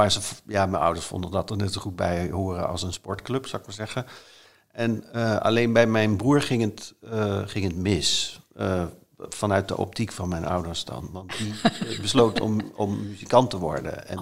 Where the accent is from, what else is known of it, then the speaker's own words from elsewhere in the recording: Geldrop, North Brabant, Netherlands; born there; Ja, geboren in Geldrop. Geldrop ligt tussen Eindhoven en Helmond.